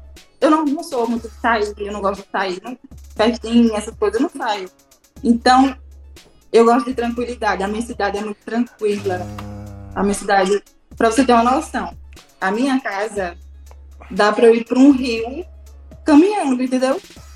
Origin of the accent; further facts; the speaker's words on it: Rodelas, Bahia, Brazil; also born or lived in Paulo Afonso; now in Feira de Santana, Brazil; Morei a vida inteira em Rodelas. Passei 2 anos morando numa cidade vizinha chamada Paulo Afonso, que é mais conhecida, é uma cidade maiorzinha. E agora, esse ano, eu vim morar aqui em Feira.